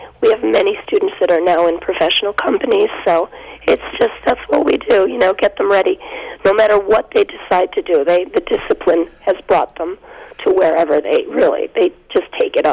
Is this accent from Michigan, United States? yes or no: no; Torrington, Connecticut, United States; also born or lived in Europe; Yes, I grew up in Torrington, and I trained with Sharon from the age of 3, and I graduated with Sharon.